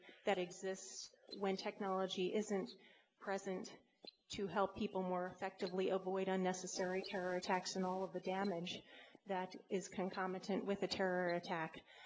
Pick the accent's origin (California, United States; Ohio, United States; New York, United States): New York, United States; Long Island; now in Washington, United States; I'm originally from Long Island